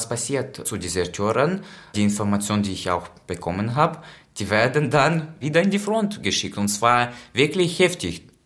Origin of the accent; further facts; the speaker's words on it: Donetsk, Donetsk Oblast, Ukraine; now in Hannover, Germany; Ich habe mich immer als Ukrainer definiert, obwohl ich ja in Donetsk aus Osten des Landes komme und die Verbindung zu Russland war immer stark.